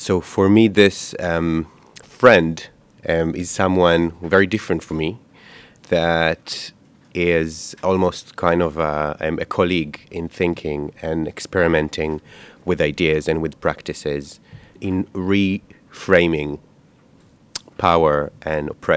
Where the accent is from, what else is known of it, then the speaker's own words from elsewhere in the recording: Israel; I am Israeli born from Israel, Palestine.